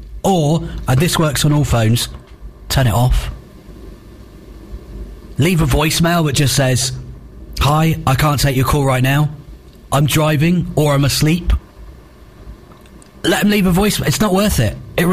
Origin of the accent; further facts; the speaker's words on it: England, United Kingdom; because we're kind of like that and we're English